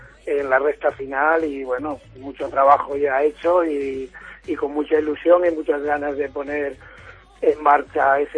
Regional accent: San Esteban del Valle, Castile and León, Spain; Yo soy escultor y vivo en San Esteban, sí, del Valle, y tengo mi taller. Soy de San Esteban del Valle y tengo mi taller en San Esteban del Valle

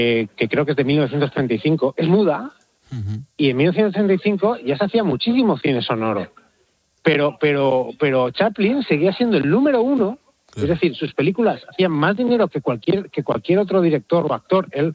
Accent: Valencia, Valencian Community, Spain; porque yo soy de aquí. En Valencia eso ya no lo tuvimos.

